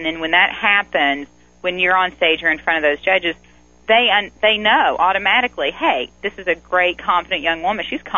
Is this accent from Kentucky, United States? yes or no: yes; Augusta, Kentucky, United States; And then in my hometown of Augusta, Kentucky, there came this little pageant called Little Miss Augusta Stern Reel Regatta.